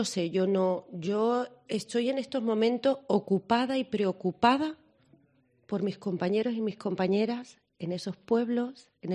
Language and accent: Spanish; Extremadura, Spain; Me siento una hija de Extremadura y, por lo tanto, para mí, lo decía, soy hija de esta tierra.